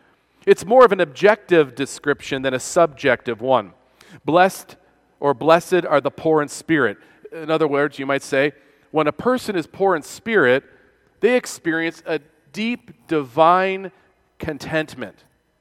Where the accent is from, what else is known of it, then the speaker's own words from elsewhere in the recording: New York, United States; one of my first trips to the South, a sweet little old lady, she said, where are you from, son? I said, I'm from New York.